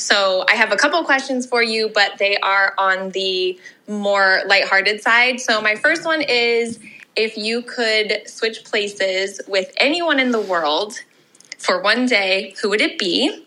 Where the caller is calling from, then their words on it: Reno, Nevada, United States; I'm calling from Reno, Nevada.